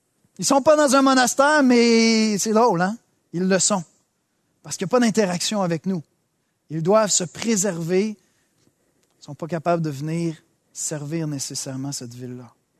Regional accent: Saint-Hubert, Quebec, Canada; J'ai été élevé ici, à Saint-Hubert.

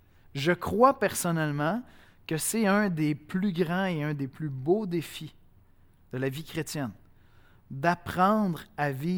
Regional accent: Cameroon; now in Canada; Moi, je suis Canadien, je suis Québécois. J'essaie de l'être, mais je suis encore pas mal Camerounais dans l'âme.

